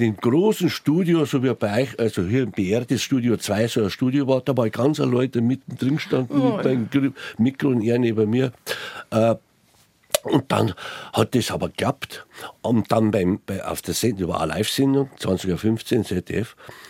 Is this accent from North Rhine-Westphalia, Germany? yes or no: no; Bavaria, Germany; accent: Bavarian; mit meinem schönen bayerischen Dialekt